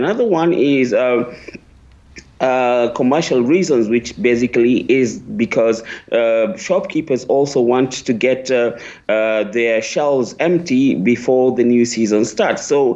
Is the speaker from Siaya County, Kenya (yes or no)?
yes; Siaya County, Kenya; moved away as an adult; now in Brussels, Belgium; I am originally from Kenya. I was born in a small town, actually, where Obama's father comes from. That is in Siaya, Kenya. And I relocated to Belgium in 1985